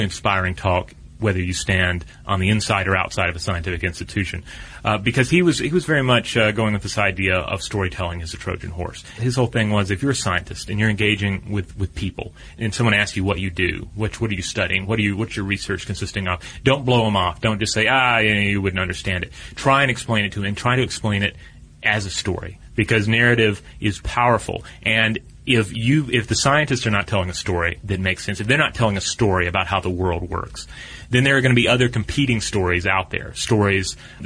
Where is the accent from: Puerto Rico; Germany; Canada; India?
Puerto Rico; Vega Baja; I grew up in Puerto Rico, and in my native town, Vega Baja, as a teen, I moved to a more isolated part of town near a farm close to the tree line of a jungle-like part of the island.